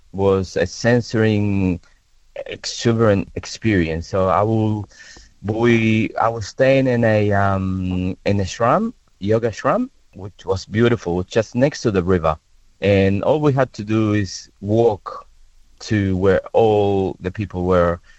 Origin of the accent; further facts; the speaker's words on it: Argentina; now in Sydney, Australia; I am originally from Argentina. I've been living in Sydney for more than 30 years.